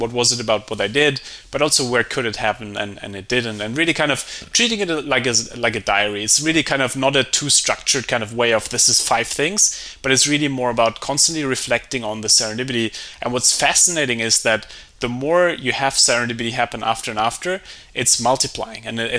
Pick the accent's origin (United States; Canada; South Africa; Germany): Germany; English is a second language; Like, I grew up in Germany.